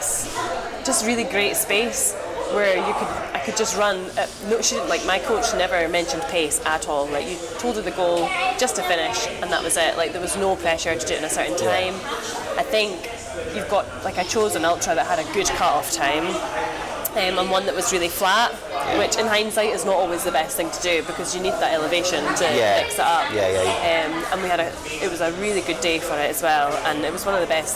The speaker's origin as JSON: {"language": "English", "town": "Turriff", "region": "Scotland", "country": "United Kingdom", "said": "I'm actually originally from Turriff."}